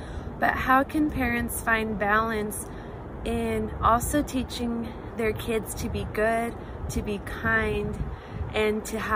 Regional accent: Monrovia, California, United States; I am 28 years old, and I'm from Monrovia, California, in the San Gabriel Valley.

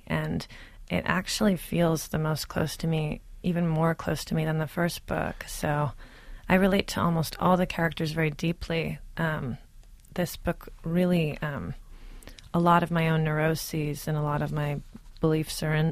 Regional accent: Pasadena, California, United States; That was about 35 minutes from my home. I grew up in Pasadena.

